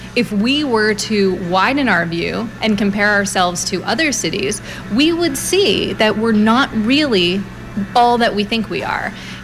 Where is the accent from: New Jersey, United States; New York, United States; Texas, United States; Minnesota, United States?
New Jersey, United States; Absecon; also born or lived in Washington, D.C.; Yes, Washington, D.C. Okay. I grew up in South Jersey.